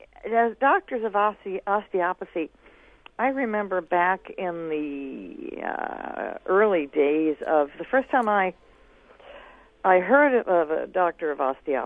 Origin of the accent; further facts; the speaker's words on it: Florida, United States; I came from Florida and things were pretty separate